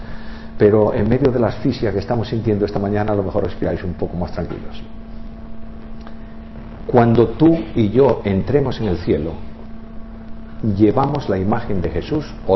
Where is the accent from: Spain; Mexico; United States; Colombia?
Spain; pero yo soy español.